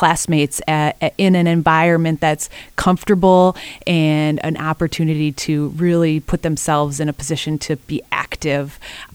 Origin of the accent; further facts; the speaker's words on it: Wisconsin, United States; now in St. Paul, United States; So I consider myself a transplant to St. Paul. I'm originally from Wisconsin.